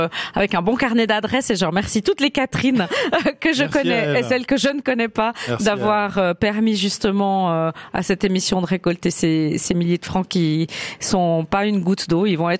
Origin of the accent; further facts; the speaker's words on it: Morges, Vaud, Switzerland; also born or lived in La Chaux-de-Fonds; Oui, j'ai grandi à Morges. Oui. Enfin, née à la Chaux-de-Fonds, mais grandi à Morges.